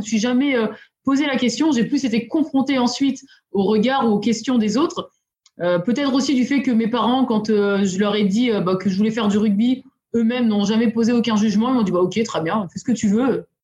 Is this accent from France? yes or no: yes; northern France, France; moi je viens du nord de la France, c'est pas une région où le rugby est le sport national.